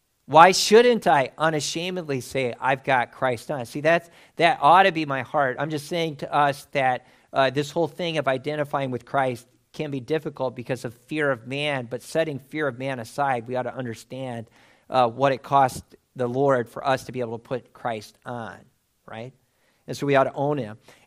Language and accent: English; United States; now in United Kingdom; But this is not my home. And it's not because I'm from the States and I'm an American.